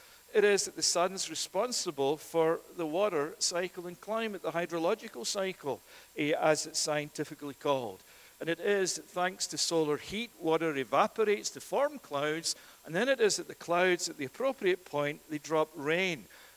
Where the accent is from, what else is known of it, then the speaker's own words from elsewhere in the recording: Scotland, United Kingdom; I would say that because I'm from Scotland. And it is that Scotland is the place of horizontal rain.